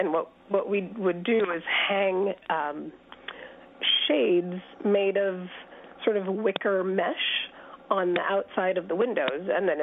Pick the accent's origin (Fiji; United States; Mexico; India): India; moved away; When I was growing up in India, living in India in the mid-80s